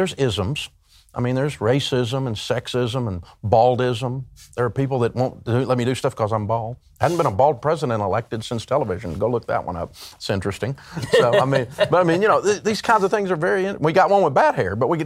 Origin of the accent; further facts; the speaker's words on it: Tennessee, United States; I mean, I grew up in Tennessee, and we're a hillbilly culture. My family, Scotch-Irish.